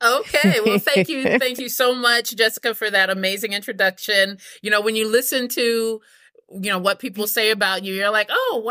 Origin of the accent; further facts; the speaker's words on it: Harlem, New York, United States; I'm originally from New York. I'm from Harlem, the daughter of a single parent, grew up very, very poor.